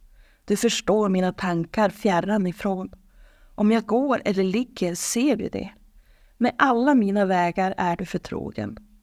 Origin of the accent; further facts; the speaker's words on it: Norrland, Sweden; Jag är född och uppvuxen här i Sverige. Jag har aldrig behövt fly från krig eller svält. Och här i norra Sverige har vi ju knappt ens några naturkatastrofer.